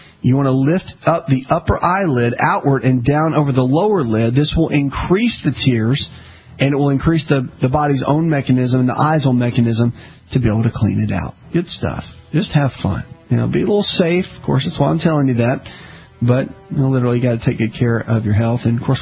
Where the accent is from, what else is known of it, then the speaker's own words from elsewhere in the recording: the South, United States; I'm from the South. in the South, saying don't use fireworks is like, I mean, if you say that in Alabama, someone is going to get shot.